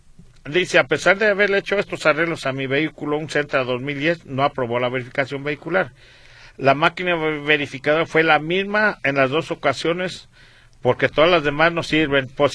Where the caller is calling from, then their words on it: Tepatitlán, Jalisco, Mexico; de Tepatitlán, Jalisco. Saludos a todo el equipo.